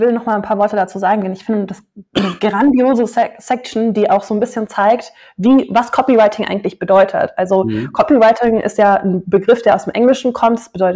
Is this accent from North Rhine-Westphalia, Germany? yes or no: no; Munich, Bavaria, Germany; Interessiert mich als Münchnerin natürlich gar nicht.